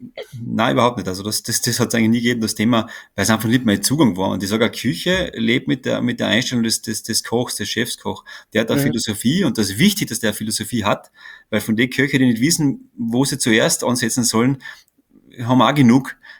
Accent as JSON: {"language": "German", "town": "Weissensee", "region": "Carinthia", "country": "Austria", "said": "Wir sind keine Tiroler, wir sind keine Salzburger. Wir sind Kärntner, wir sind Weißenseer"}